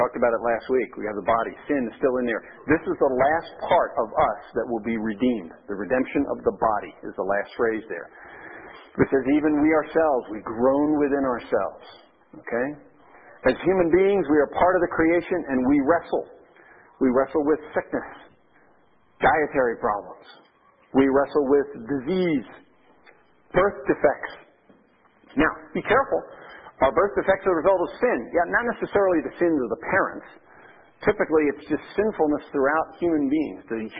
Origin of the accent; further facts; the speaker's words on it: United States; and I grew up in the States